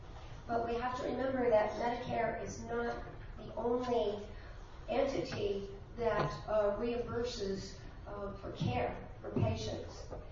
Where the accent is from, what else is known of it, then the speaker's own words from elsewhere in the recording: Pinedale, Wyoming, United States; from Pinedale.